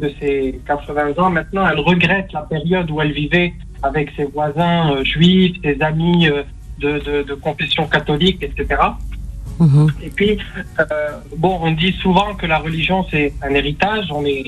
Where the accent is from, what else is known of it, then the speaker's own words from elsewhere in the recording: Morocco; c'est un peu parce que je suis marocain que je dis ça